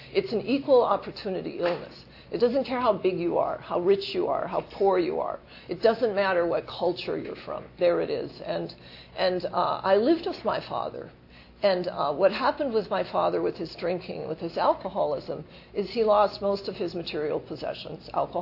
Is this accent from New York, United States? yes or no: no; Montana, United States; And I grew up in Montana, and we have reservations there.